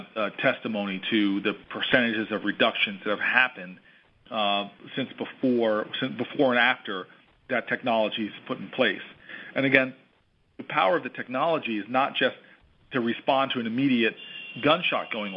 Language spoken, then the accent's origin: English; United States; It's one of the best ways as an American, in my opinion, to protect our nation.